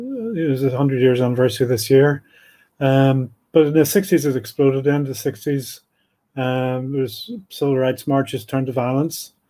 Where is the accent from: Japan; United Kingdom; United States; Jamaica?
United Kingdom; Belfast, Northern Ireland; Yeah, I was brought up in Belfast in the 70s.